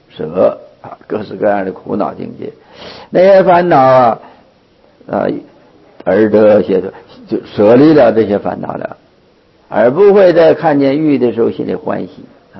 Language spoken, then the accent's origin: Chinese; Northeast China, China; 我们东北人说的话叫老坛儿